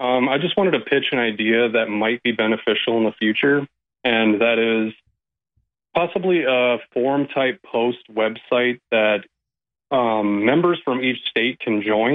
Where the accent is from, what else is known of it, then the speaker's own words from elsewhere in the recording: South Dakota, United States; I am from South Dakota, and that is essentially in these times the golden land where we are still free.